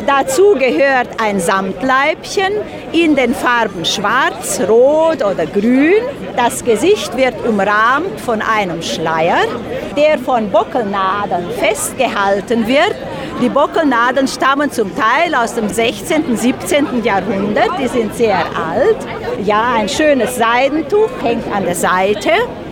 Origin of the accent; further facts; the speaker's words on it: Agnita, Sibiu County, Romania; now in Germany; Wir kommen aus Agneten, dem Ort Agneten, gegründet 1280.